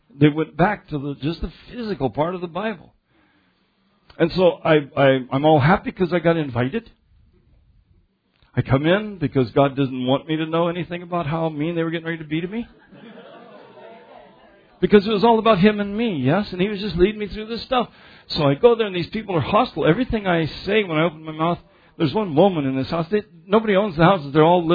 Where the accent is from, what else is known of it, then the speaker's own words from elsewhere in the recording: Arkansas, United States; I'm a woodsman from Arkansas. This is my home turf.